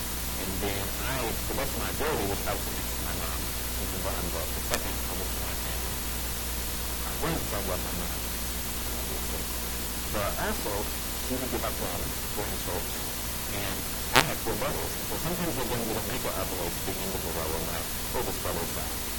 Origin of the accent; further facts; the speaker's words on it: Las Cruces, New Mexico, United States; A little bit about me. I grew up here in Las Cruces.